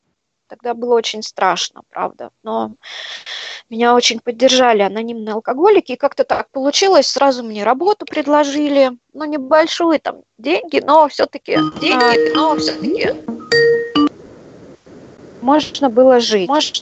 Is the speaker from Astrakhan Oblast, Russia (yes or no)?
yes; Astrakhan, Astrakhan Oblast, Russia; now in Moscow, Russia; И вот так я попала из Астрахани в Москву.